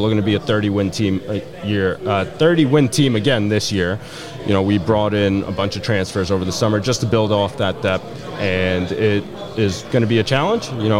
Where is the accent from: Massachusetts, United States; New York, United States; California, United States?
New York, United States; Queens; I'm originally from Queens, New York, born and raised, and went to Xavier High School in the city.